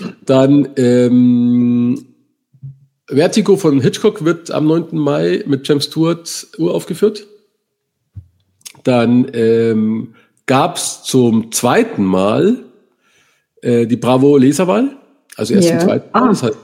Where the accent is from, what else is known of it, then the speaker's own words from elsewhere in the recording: Bavaria, Germany; als Bayer hattest du noch ORF 1 und ORF 2